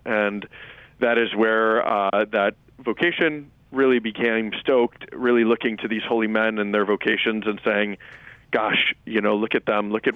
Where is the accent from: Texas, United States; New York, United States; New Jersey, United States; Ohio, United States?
Ohio, United States; Cleveland; As I like to tell folks, I grew up in a little city called Cleveland, Ohio.